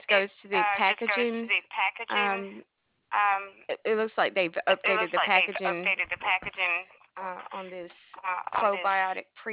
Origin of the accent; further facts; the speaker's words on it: the South, United States; Well, I'm originally from the South. I'm here to help with the migration. We updated our systems, so I do plan on going back to the South. So it's a little culture shock for me.